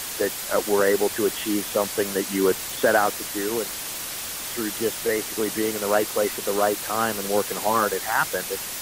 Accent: California, United States; now in Memphis, United States; I grew up in California, spent my whole life there before moving here, but I've lived in Memphis for more years than I've lived in any other place. I split time around cities in California.

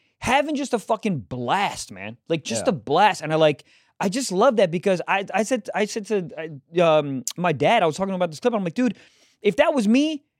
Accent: Jacksonville, Florida, United States; November 23rd, Jacksonville, my hometown.

